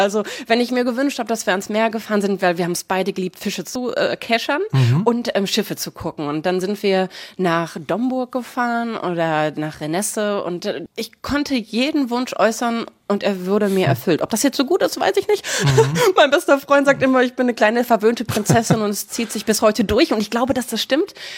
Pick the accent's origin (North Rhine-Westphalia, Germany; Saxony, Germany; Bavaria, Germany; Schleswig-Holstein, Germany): North Rhine-Westphalia, Germany; Herne; Ja, ich bin in Herne zur Schule gegangen.